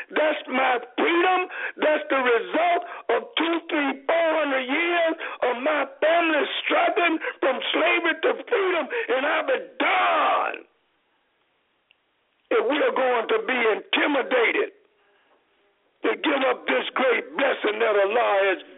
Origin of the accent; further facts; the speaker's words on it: Missouri, United States; But I'm still reflecting on Missouri, where Michael Brown was killed, and I'm from Missouri.